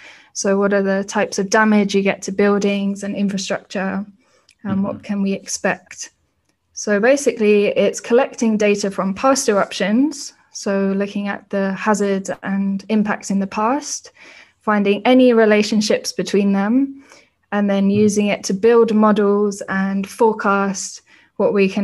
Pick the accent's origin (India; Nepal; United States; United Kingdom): United Kingdom; England; now in Singapore; And I'm also from England, where we don't have any volcanoes.